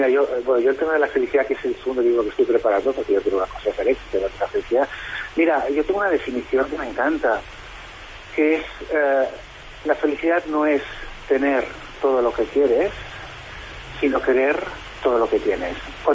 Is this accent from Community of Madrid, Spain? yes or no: no; Barcelona, Catalonia, Spain; born there; nací en Barcelona, tengo 58 años, soy economista